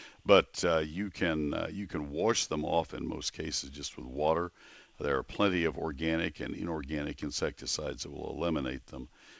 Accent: College Station, Texas, United States; And I'll give you my own experience in Ohio when I transferred from, I grew up in College Station.

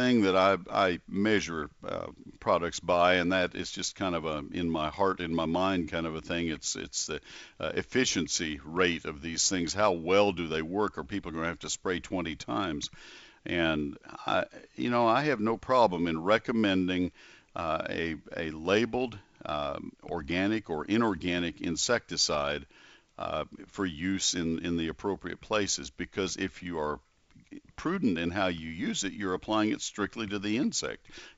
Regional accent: College Station, Texas, United States; growing up in College Station with my dad as an A&M professor

